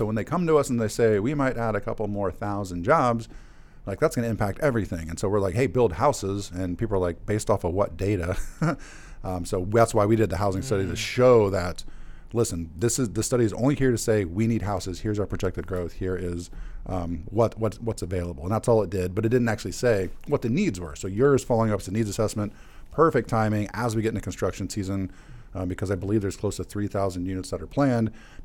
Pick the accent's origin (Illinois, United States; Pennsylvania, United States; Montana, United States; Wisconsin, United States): Illinois, United States; Decatur; now in Bloomington, United States; Yeah, I was like, actually, if you look at a lot of leadership roles, yes, we're all from Decatur